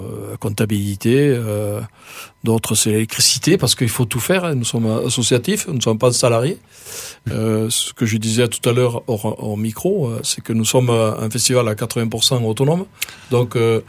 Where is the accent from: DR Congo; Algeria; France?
France; Occitanie; ce que nous appelons chez nous en Quercy, parce que le Quercy c'est assez vaste. Nous sommes dans le Quercy blanc, mais peu importe, nous sommes en Quercy